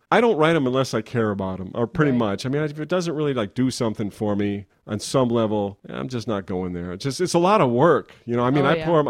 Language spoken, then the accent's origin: English; Marshall, Minnesota, United States; I grew up in Marshall, Minnesota.